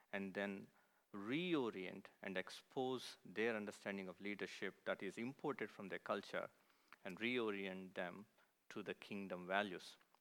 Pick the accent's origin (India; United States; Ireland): India; I was born and brought up in India